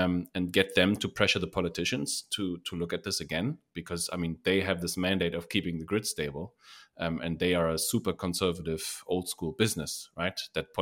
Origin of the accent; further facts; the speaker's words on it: Germany; English is a second language; Yeah, I mean, Germany, my home country, likes to sell Bitcoin currently